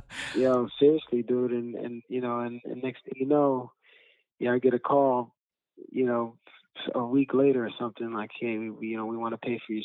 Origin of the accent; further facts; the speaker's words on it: Brooklyn, New York, United States; You know, I grew up in Bushwick.